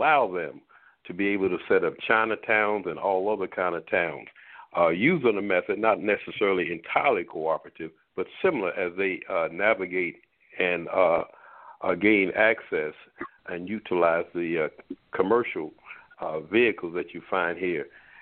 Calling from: Baltimore, Maryland, United States; I am calling from Baltimore, Maryland.

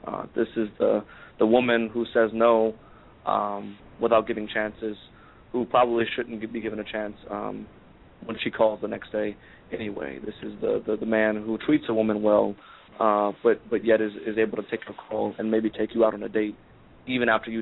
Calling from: New Orleans, Louisiana, United States; From New Orleans.

